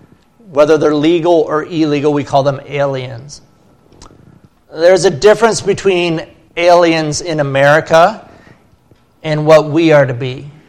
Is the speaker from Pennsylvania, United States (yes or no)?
yes; Pennsylvania, United States; So I grew up in Pennsylvania, but I've never been to Gettysburg.